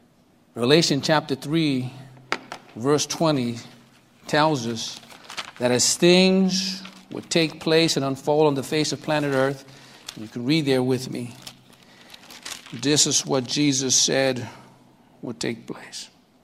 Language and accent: English; New York, United States; Growing up in New York, sometimes, you know, this thrive and excitement for the Lord wears out.